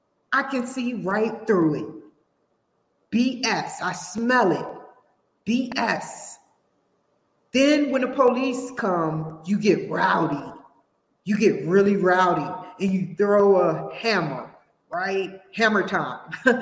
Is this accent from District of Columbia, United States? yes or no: yes; Washington, District of Columbia, United States; You got people sleeping out on my hometown lawn. I'm from Washington, D.C.